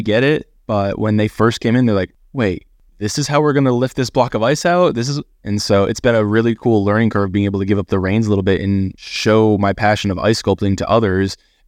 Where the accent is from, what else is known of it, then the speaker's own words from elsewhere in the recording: Kentucky, United States; I'm from Kentucky. It's horse capital of the world, they say.